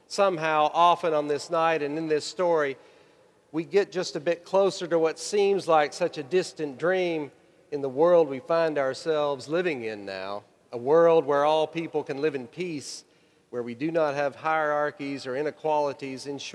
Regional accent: Arkansas, United States; my mother was absolutely in love with while I grew up in Arkansas?

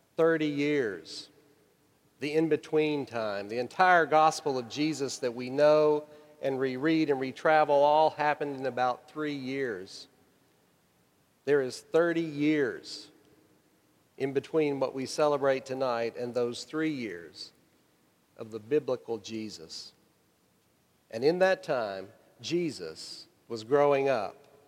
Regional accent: Arkansas, United States; my mother was absolutely in love with while I grew up in Arkansas?

